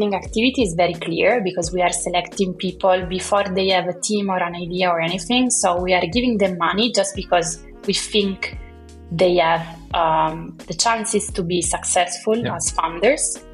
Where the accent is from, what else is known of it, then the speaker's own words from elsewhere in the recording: Turin, Piedmont, Italy; English is a second language; I'm from Turin, so I feel like I'm not neutral on this answer.